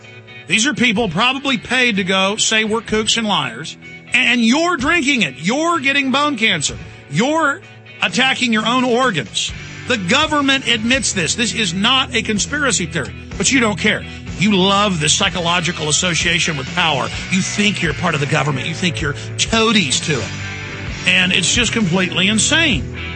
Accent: Dallas, Texas, United States; And growing up in Dallas, I didn't know fluoride was bad.

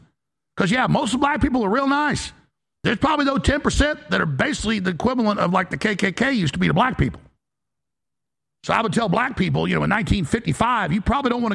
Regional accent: Dallas, Texas, United States; When I grew up in Dallas, I've been targeted because I was white a lot.

